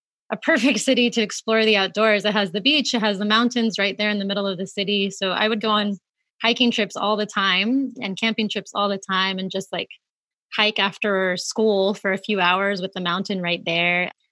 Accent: Florida, United States; So I grew up in Florida, so there was a lot of outdoors in terms of the beach, but it's a pretty flat state

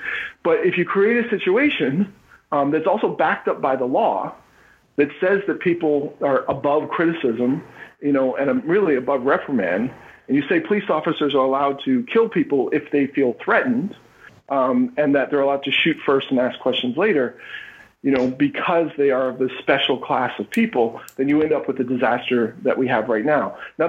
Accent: Philadelphia, Pennsylvania, United States; I'm from Philly.

